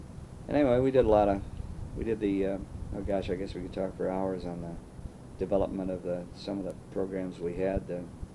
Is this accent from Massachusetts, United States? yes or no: no; California, United States; I detest winter with a passion, not because I'm from California, but I just don't like cold weather.